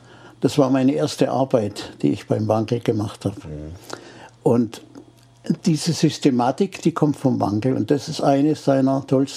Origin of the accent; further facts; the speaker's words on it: Freiburg, Baden-Württemberg, Germany; Ich komme ja aus Freiburg